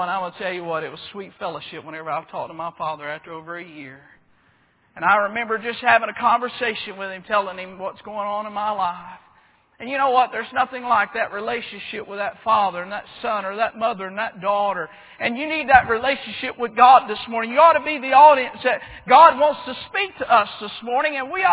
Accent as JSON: {"language": "English", "region": "Alabama", "country": "United States", "said": "I'm originally from Alabama. We have the death electric chair."}